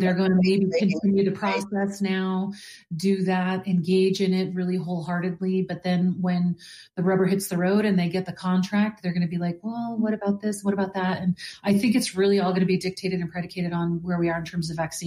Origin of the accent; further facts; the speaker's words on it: Connecticut, United States; And now I'm back home in a lot of ways because I'm actually born and raised in Connecticut.